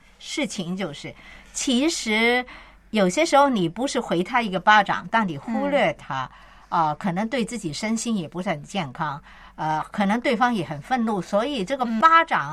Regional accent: Guangdong, China; accent: Cantonese; 这个三个字没得救，就是我们广东话说的叫

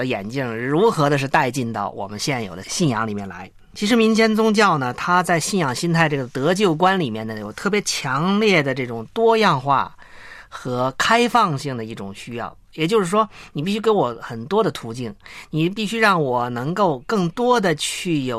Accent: China

